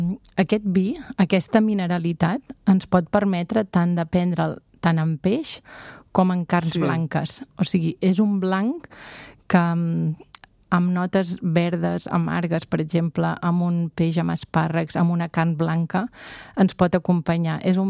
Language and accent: Catalan; Catalonia, Spain; A casa som del Penedès, de la família ve del Penedès